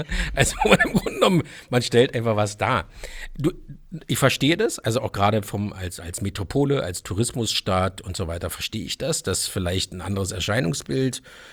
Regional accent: Berlin, Germany; ich bin im Kiez aufgewachsen, gearbeitet

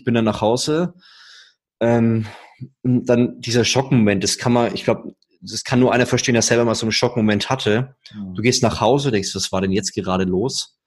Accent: Würzburg, Bavaria, Germany; Ja, ich komme aus Würzburg, da lebt man unter der Woche abends nichts. Ja, das ist tote Hose.

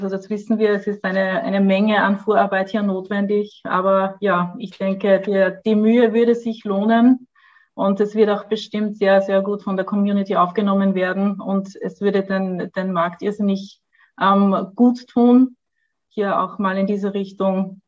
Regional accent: Austria; München war ja auch eher für uns wirklich sehr gut erreichbar als Österreicher

